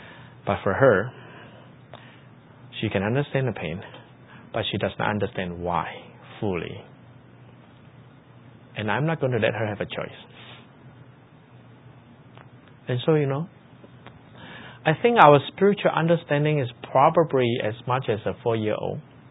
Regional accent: China; I grew up in China. I actually grew up in little villages. Actually, when I was young, we didn't even have electricity. And I think up to today that the house that I grew up with still doesn't have running water.

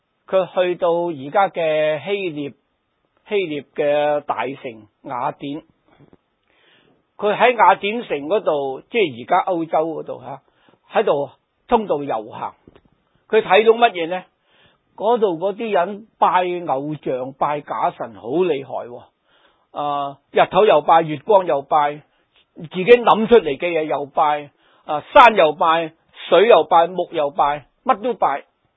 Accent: China; 我细个都系吓，拜观音啊，拜祖先啊，拜嗰啲好多嘢都拜噶啦

